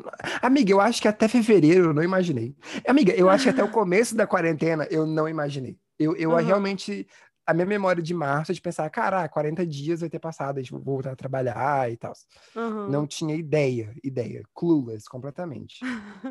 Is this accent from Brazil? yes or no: yes; Campinas, São Paulo, Brazil; born there; veio esse convite de eu vir aqui para Campinas, a casa da minha madrinha, que depois que eu cheguei aqui, eu pensei, falei, cara, que é o lugar onde eu nasci.